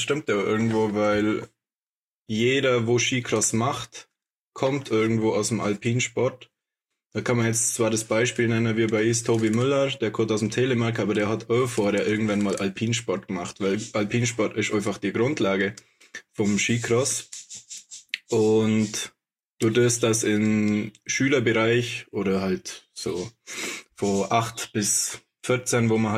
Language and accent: German; Bad Hindelang, Bavaria, Germany; ich komme aus Bad Hindelang, nicht aus Oberstdorf